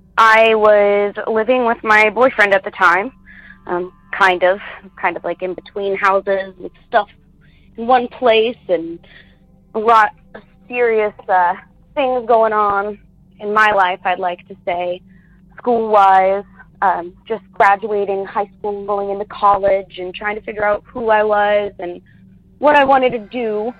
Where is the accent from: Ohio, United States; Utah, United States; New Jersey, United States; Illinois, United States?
Ohio, United States; I'm from Ohio.